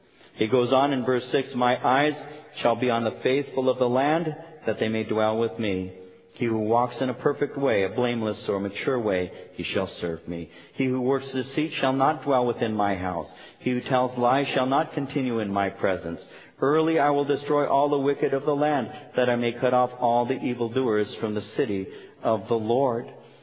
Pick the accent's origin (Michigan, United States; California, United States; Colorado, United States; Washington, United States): California, United States; Norwalk; I grew up in Norwalk.